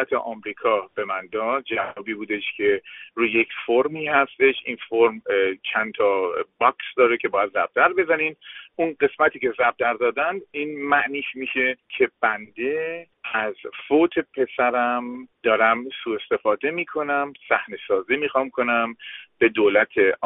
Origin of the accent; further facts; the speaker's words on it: Iran; من یک ایرانیم